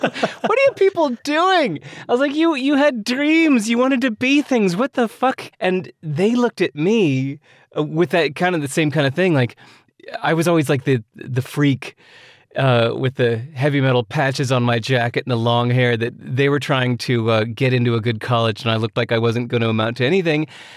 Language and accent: English; Chicago, Illinois, United States; I grew up in Chicago.